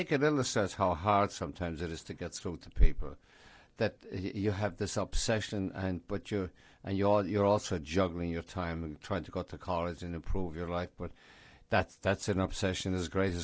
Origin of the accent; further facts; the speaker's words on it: Ireland; now in United States; I grew up in Ireland, one nation, one people, you know, one white people.